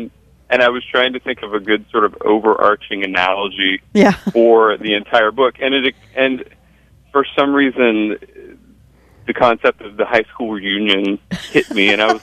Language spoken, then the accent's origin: English; the South, United States; These are not plants that would ever be happy where I grew up in the South